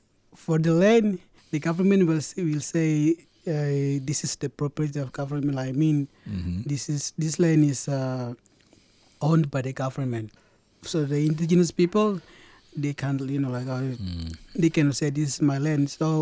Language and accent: English; Yahukimo, Highland Papua, Indonesia; they start to send them to, like, in my hometown, Yaukimo, Bofendiguel, and they start to send it, and then start to fight them with the freedom fighters.